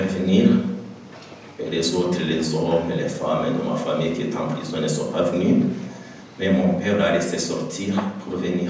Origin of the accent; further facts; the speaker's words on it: Rwanda; French is a second language; Si dans mon accent, au lieu de L, je dis R, ne vous étonnez pas. Je pense que c'est ça la beauté de la langue française, et on a des accents différents. Et au Rwanda, le L et le R, souvent, c'est presque pareil.